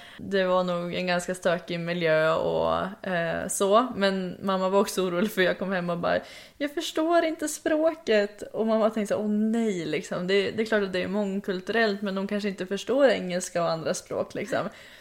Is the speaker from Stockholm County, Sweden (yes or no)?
yes; Hölö, Stockholm County, Sweden; born there; Så jag föddes 2001 i Hölö, som är i närheten av Nyköping.